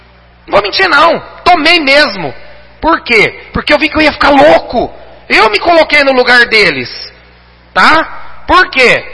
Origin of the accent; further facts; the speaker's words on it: Garça, São Paulo, Brazil; born there; Nasci em Garça, espero morrer em Garça.